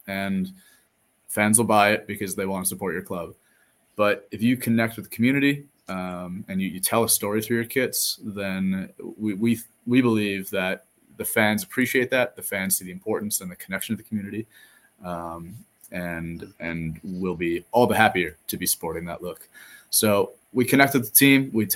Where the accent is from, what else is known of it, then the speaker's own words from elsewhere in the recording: Madison, Wisconsin, United States; I am from the Madison, Wisconsin area.